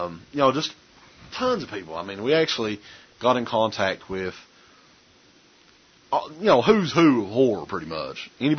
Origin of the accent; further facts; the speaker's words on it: Kentucky, United States; accent: Southern twang; where we're from the South, we're from Eastern Kentucky, that people would listen, that people would put up with the Southern twang